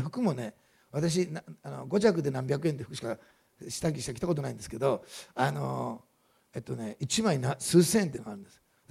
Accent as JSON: {"language": "Japanese", "region": "Osaka", "country": "Japan", "tie": "born or raised there", "also_born_or_lived": "Tokyo", "moved": "as an adult", "said": "私大阪生まれで東京でずっと行ってましたから、18まで大阪で、東京で10年いましたから"}